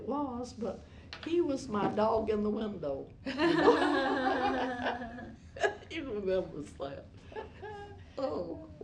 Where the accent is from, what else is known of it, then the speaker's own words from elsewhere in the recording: Georgia, United States; born there; I was born in Fulton County, Old Melton County.